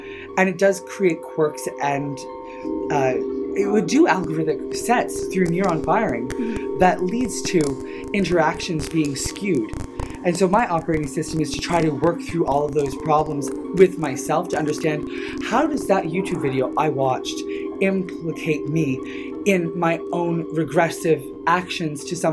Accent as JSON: {"language": "English", "region": "Nova Scotia", "country": "Canada", "tie": "born or raised there", "said": "I grew up in the Annapolis Valley."}